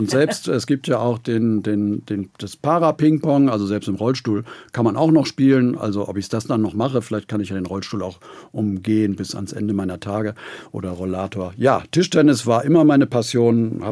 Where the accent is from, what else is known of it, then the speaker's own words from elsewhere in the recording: Germany; In meiner alten Heimat an der Wesermündung, da hat das alles ein bisschen länger gedauert.